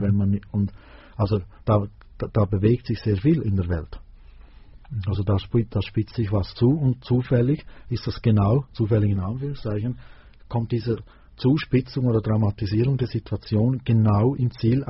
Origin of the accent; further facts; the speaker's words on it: Switzerland; vielleicht bei uns in der Schweiz, aber ich denke, das ist in jedem Land so